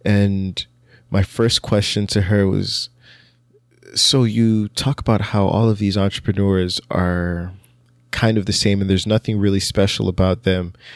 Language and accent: English; Nigeria; there's so many people that I grew up with in Nigeria